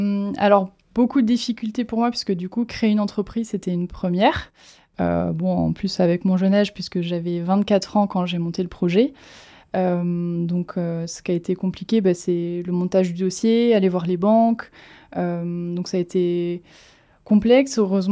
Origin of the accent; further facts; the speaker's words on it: Saint-Julien-de-Concelles, Pays de la Loire, France; moi, je suis originaire de Saint-Julien-de-Concel, donc Sud-Loire. Donc, en effet, on est vraiment bercé dans les vignobles.